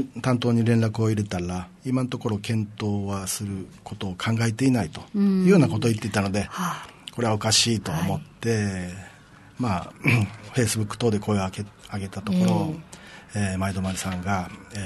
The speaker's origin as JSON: {"language": "Japanese", "town": "Ishigaki", "region": "Okinawa", "country": "Japan", "said": "私なんて石垣島出身ですけども、"}